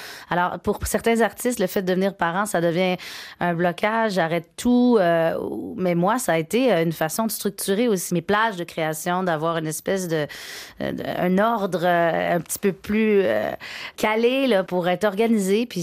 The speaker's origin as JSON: {"language": "French", "region": "Quebec", "country": "Canada", "tie": "born or raised there", "said": "2h30 de Montréal, dans la rive sud de Québec. Puis à partir de 10 ans, j'étais en banlieue de Montréal."}